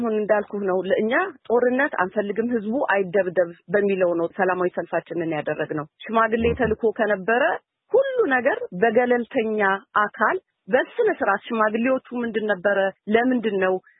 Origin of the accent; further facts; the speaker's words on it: Tigray, Ethiopia; እኛ እንደ ኢትዮጵያውያን እንደ ትግራይ ኢትዮጵያውያን በነፃ አእምሮ ለመናገር ሁሌም ዝግጁ ነን